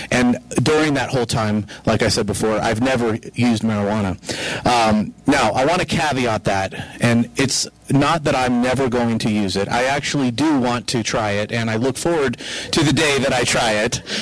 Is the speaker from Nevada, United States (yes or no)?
yes; Las Vegas, Nevada, United States; I'm from Las Vegas, and so is Andrew.